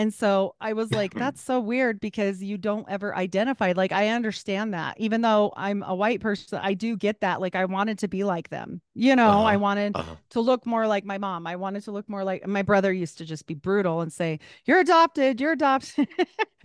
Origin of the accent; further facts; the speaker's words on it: Idaho, United States; Like I was raised in Idaho for a lot of my younger life, and there were a lot of reservations there.